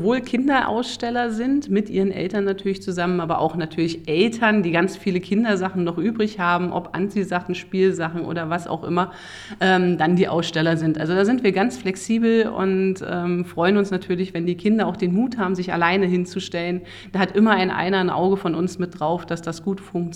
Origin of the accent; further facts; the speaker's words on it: Berlin, Germany; now in Kagel, Germany; Das war das Grundproblem, wenn man aus der Großstadt kommt. Also wir sind Berliner Pflanzen und sind nach Kagel gezogen.